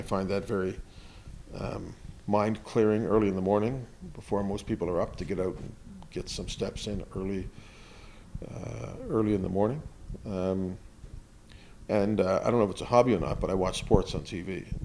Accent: Belfast, Northern Ireland, United Kingdom; now in Canada; the mayor of Belfast, my hometown in Northern Ireland.

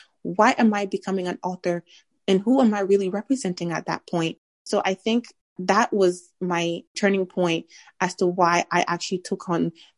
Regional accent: Liberia; I'm Liberian, I'm from West Africa.

